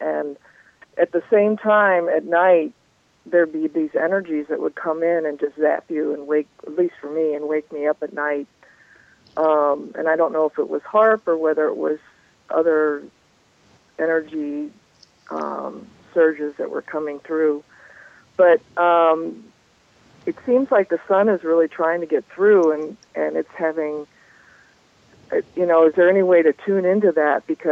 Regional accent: Hawaii, United States; born there; now in St. Louis, United States; I was born in Hawaii, and we talked about Hawaii.

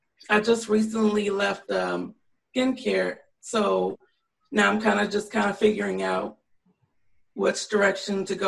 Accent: Fort Myers, Florida, United States; I was born and raised in Fort Myers. Been here all my life, basically

